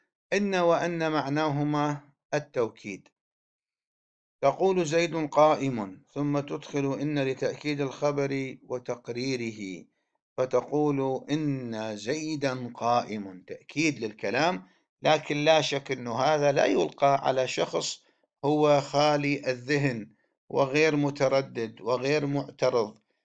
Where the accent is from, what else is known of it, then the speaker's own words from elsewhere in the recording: Iraq; accent: Iraqi; احنا في لهجتنا العامية بالعراقي